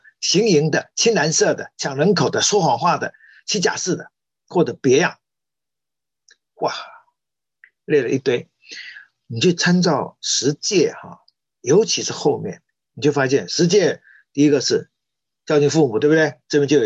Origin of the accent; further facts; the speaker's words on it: China; now in Boston, United States; 不然我们中国人活不下去了